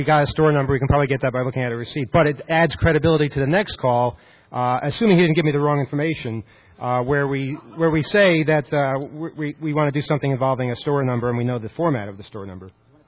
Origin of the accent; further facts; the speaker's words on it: Long Island, New York, United States; I'm from Long Island. We still have 7-digit phone numbers out there.